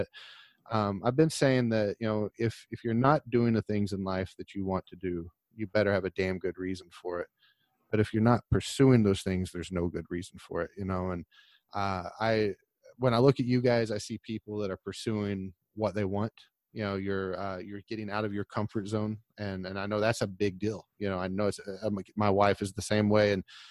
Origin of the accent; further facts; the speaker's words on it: Tulsa, Oklahoma, United States; Did you guys know I'm from Oklahoma? Did you know that before for this? Yeah.